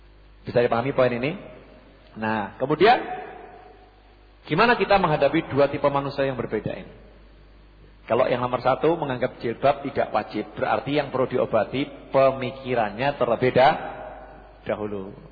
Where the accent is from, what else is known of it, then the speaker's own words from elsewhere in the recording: Java, Indonesia; Kita orang Jawa enggak pakai jilbab. Kita orang Jawa itu pakainya kudung misalnya begitu.